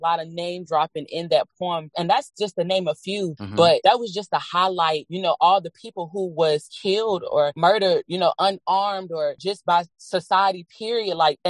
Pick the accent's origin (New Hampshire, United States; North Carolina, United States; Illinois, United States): North Carolina, United States; Elizabeth City; I'm originally from Elizabeth City, the 252.